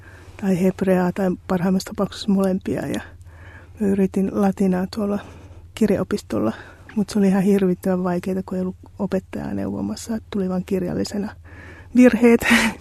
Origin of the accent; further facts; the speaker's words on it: Helsinki, Uusimaa, Finland; ja mä oon ihan paljasjalkainen helsinkiläinen. Mä opiskelen hebreaa